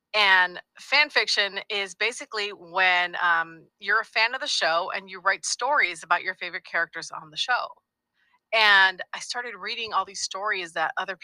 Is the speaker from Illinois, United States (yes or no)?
yes; Chicago, Illinois, United States; born there; now in Los Angeles, United States; I did. I was born in Chicago.